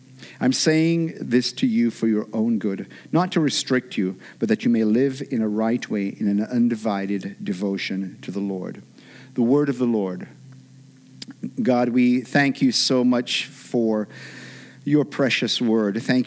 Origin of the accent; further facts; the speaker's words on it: Jamaica; growing up in Jamaica, we have what we call our Emancipation Day, which is in August, and we always celebrated that.